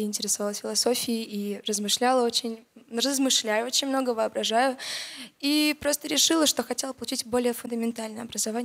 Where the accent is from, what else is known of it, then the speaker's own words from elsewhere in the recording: Moscow, Russia; Я родилась и живу в Москве, но родом я с Ингушетии.